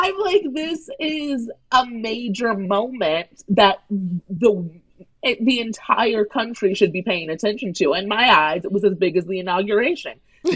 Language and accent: English; Missouri, United States; I am solidly in the camp of Midwest. If people ever say I'm from the South, I'm like, that is a bold-faced lie, and you better take it back.